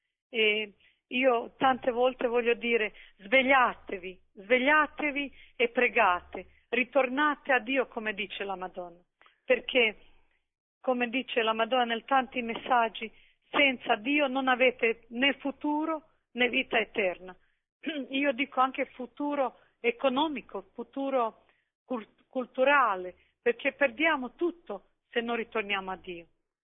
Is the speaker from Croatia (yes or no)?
yes; Croatia; Italian is a second language; now in Italy; mi sono sposata in Italia e la mia vita è legata con Italia, amo Italia, nonostante che sono croata nel mio cuore, ma anche una parte del mio cuore è anche italiano.